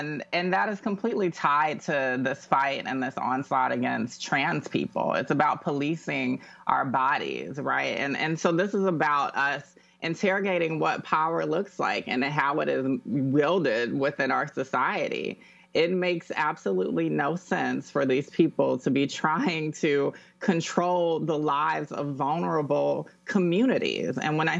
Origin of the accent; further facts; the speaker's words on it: Georgia, United States; You know, I'm from Georgia, and when I think about my life, all of my identities have played a role in the way that I've navigated society